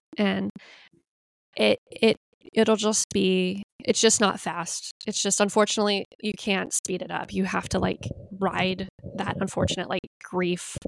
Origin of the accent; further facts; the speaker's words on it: United States; as an American, as someone who lives in the US, like we are generally a very impatient society.